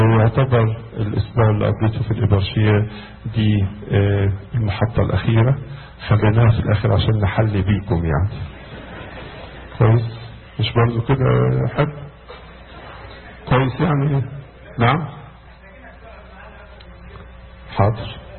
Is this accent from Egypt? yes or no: yes; Egypt; وطبعا انا جاي من مصر، جايب لكم بركات مصر وبركات ماري مرقص